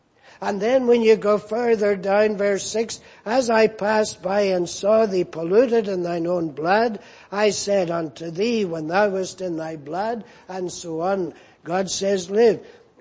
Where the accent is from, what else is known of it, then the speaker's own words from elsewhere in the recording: Northern Ireland, United Kingdom; I'm an Ulster man. I come from the ancient kingdom of Ulster, which is part of the island of Ireland. So I'm Irish, but I'm an Ulster man. But my passport happens to say that I am a citizen of the United Kingdom. So you see, I am British